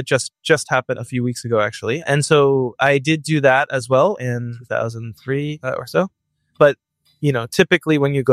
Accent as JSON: {"language": "English", "town": "Boston", "region": "Massachusetts", "country": "United States", "tie": "born or raised there", "said": "I was born and raised in Boston and grew up in that area."}